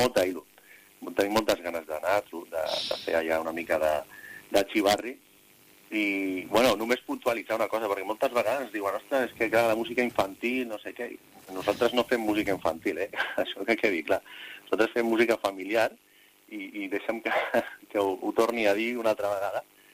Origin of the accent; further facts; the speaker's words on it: Barcelona, Catalonia, Spain; som d'aquí, som de Barcelona, moltes nits de festa per la plaça real